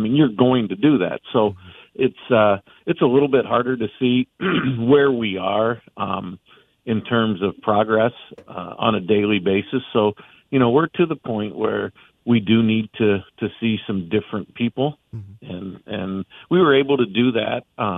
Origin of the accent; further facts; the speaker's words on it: Indiana, United States; I grew up in Indiana, and that basketball out there is kind of a controlled type of game.